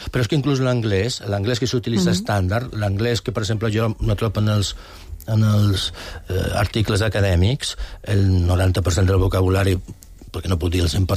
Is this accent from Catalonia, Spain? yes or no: no; Balearic Islands, Spain; also born or lived in Soria, Spain; que un és d'on ha estudiat a l'escola i el batxillerat, som ben mallorquí.